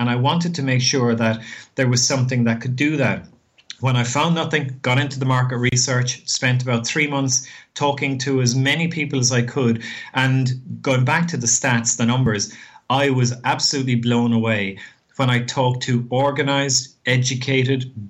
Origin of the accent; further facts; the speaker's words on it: Ireland; now in Australia; We're, as you can gather from the accent, we're Irish living in Australia.